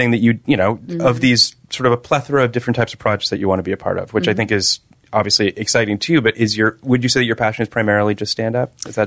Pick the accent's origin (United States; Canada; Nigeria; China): Canada; Toronto, Ontario; My hometown.